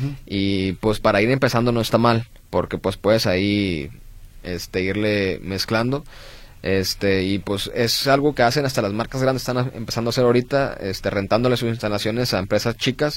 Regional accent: Mexico; uno como empresario mexicano que va emprendiendo

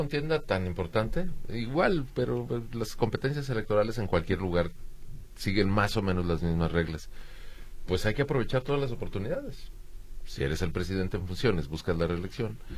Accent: Mexico; Como mexicano me gustaría que no gane

